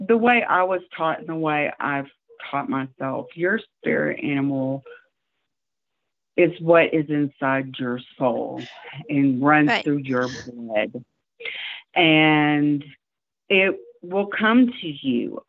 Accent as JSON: {"language": "English", "region": "the South", "country": "United States", "said": "Well, I talk too much. I'm from the South. What can I say?"}